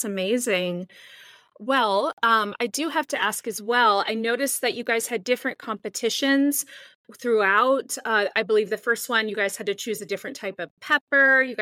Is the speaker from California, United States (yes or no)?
yes; California, United States; now in Boise, United States; I come from California myself. I'm not there anymore. I'm in Boise